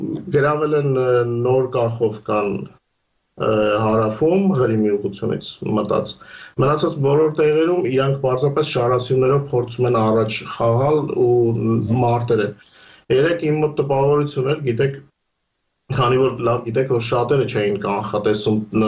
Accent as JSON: {"language": "Armenian", "country": "Armenia", "lives_now": "Ukraine", "said": "երբ ինչպես մենք կարելիցիկ Հայաստանից են, իրենք գնալու տեղում են"}